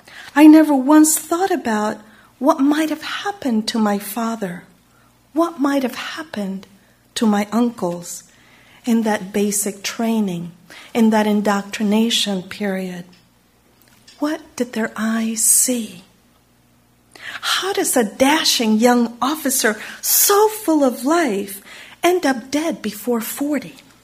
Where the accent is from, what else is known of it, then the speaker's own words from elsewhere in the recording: Chile; I grew up in Chile, as you know, where May 21st is Armed Forces Day, the equivalent of Memorial Day.